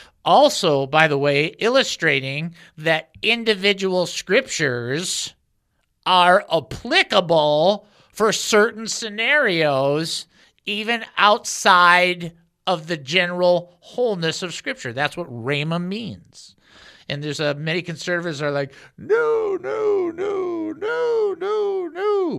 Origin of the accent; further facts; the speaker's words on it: Detroit, Michigan, United States; I like logos. I'm from Detroit.